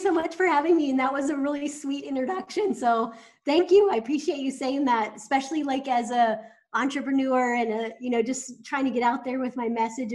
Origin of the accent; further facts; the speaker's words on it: Iowa, United States; So I grew up in Iowa and I played a lot of sports.